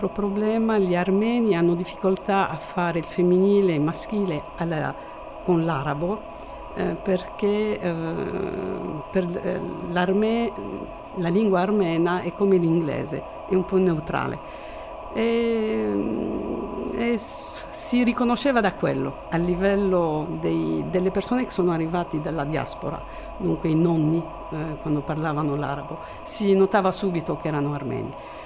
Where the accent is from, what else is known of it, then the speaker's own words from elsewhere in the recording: Lebanon; in Libano eravamo tante etnie, era molto diversificato, che siano armeni, c'erano ebrei, greci, turchi, curdi, c'era di tutto.